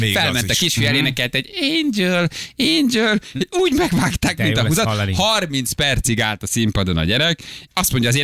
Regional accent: Budapest, Hungary; Pesszent Lőnincen nőttem fel, és élek a mai napig kertesházban.

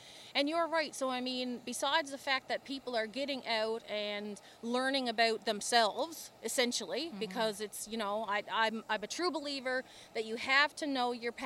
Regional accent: Bay Roberts, Newfoundland and Labrador, Canada; I'm originally from Bay Roberts, and I live on the Trinity Bay side now.

